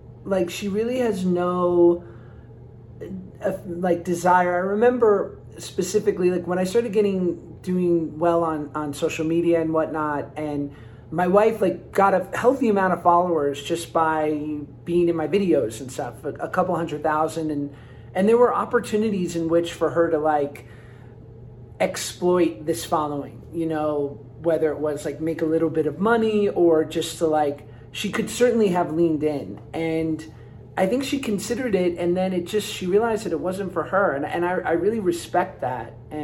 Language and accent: English; New York, United States; I, you know, I'm from New York. I, you know, I work in entertainment.